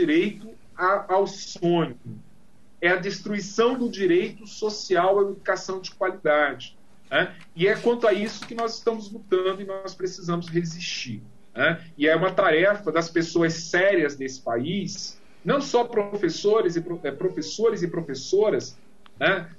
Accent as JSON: {"language": "Portuguese", "region": "Rio de Janeiro", "country": "Brazil", "tie": "born there", "also_born_or_lived": "Minas Gerais / Sergipe", "said": "Eu digo que eu nasci no Rio de Janeiro, me tornei mineiro por circunstância, né? E me tornei sergipano por opção."}